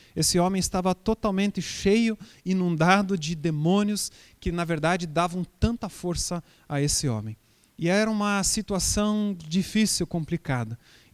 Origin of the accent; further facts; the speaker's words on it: Bahia, Brazil; moved away; Esse era todo o dinheiro que nós tínhamos quando nós viemos da Bahia para cá.